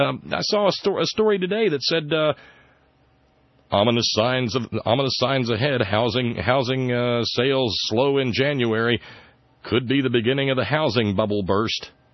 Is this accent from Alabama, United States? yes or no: yes; Alabama, United States; You know, growing up in Alabama, the big trip was maybe a Saturday drive over to Huntsville to the mall.